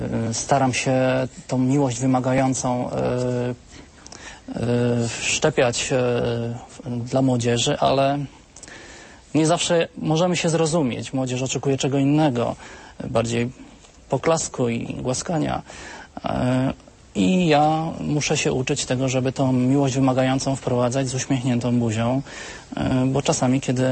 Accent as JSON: {"language": "Polish", "town": "Brzeziny", "region": "Łódź Voivodeship", "country": "Poland", "said": "a pochodzimy z miasta Brzeziny koło Łodzi"}